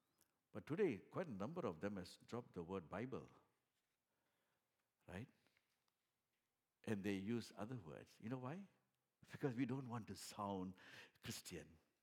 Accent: Singapore; Because I'm a Singaporean. My family is from Singapore. And we are born and brought up.

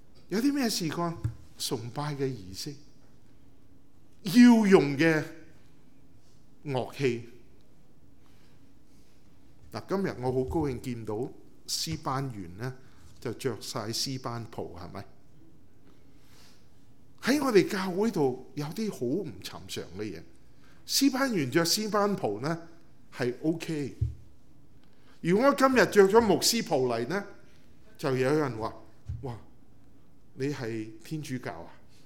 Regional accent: Tiu Keng Leng, Hong Kong; also born or lived in Vietnam; 我做过难民，我做过越南的华侨，我做过在调景岭长大的香港人， 我做过在北美留学的留学生，我做过北美的华人

